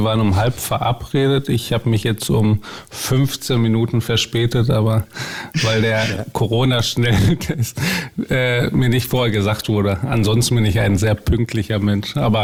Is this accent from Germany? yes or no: yes; Bochum, North Rhine-Westphalia, Germany; born or raised there